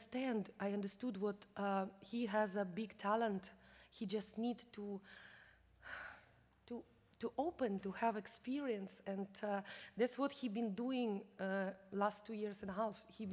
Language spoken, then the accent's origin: English; Vienna, Austria; First in Vienna, of course, this is my hometown. I live in Vienna